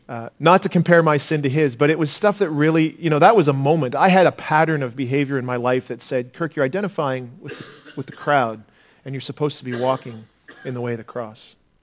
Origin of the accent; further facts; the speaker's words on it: Ontario, Canada; I'm from Ontario. I'm supposed to be insensitive, right?